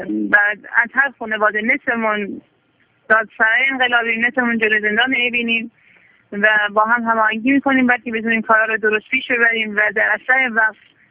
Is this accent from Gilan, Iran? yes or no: no; Kamyaran, Kurdistan, Iran; اونطوری که من خبر از کامیاران دارم از شهر خودمون